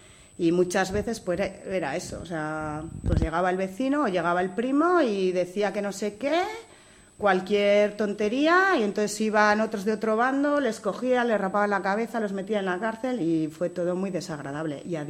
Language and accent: Spanish; Lecera, Aragon, Spain; also born or lived in Zaragoza; Yo nací en Zaragoza. Lo que pasa que a los 3 o 4 días ya me llevaron a Lecera, mis padres vivían en Lecera y yo me crié en Lecera. Y estuve allí hasta los 14 años, que me marché a estudiar a Zaragoza